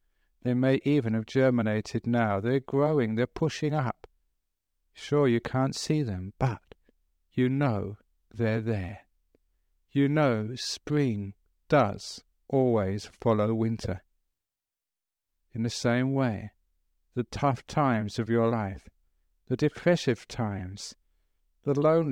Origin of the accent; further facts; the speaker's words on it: England, United Kingdom; now in Australia; Now, I was brought up in England. I know this very clearly.